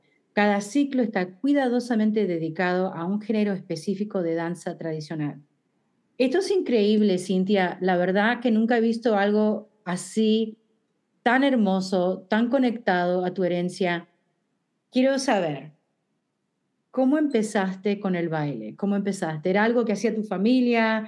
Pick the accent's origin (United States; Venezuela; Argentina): United States; estábamos hablando las dos que crecimos aquí en Estados Unidos